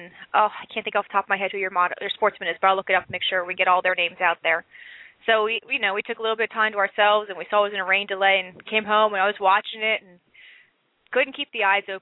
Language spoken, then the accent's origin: English; Pottstown, Pennsylvania, United States; right here in my hometown, 5 minutes from my house in Pottstown.